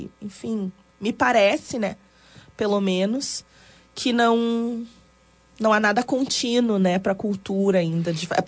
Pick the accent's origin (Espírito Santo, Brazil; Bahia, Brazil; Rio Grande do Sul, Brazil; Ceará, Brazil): Rio Grande do Sul, Brazil; Porto Alegre; born there; Eu nasci em Porto Alegre. Mas a minha... Depois, quando eu tinha uns 10 anos, depois eu acho que com 12 anos, eu viajei pro interior com a minha avó.